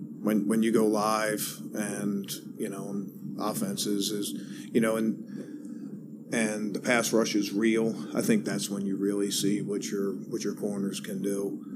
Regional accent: Baltimore, Maryland, United States; I grew up in Baltimore, and the Colts were coming off an AFC championship game appearance.

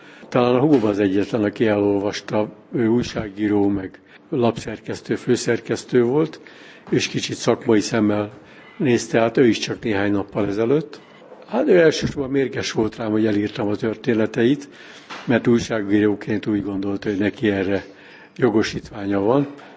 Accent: Budapest, Hungary; now in Csopak, Hungary; én is Budapestről kerültem Csopakra.

